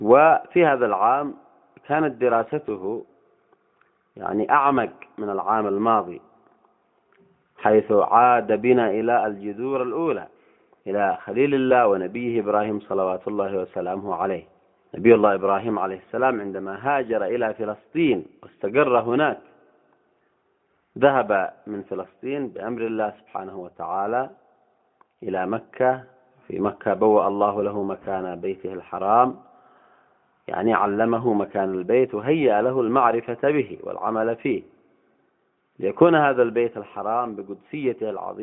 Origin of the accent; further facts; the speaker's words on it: Yemen; نحن كشعب يمني بين هذه الأمة